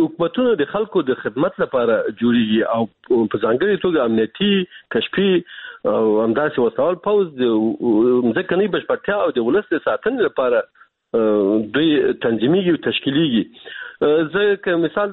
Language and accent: Pashto; Baghlan, Afghanistan; په هغه منطقه کې چې موږ د بغلان یو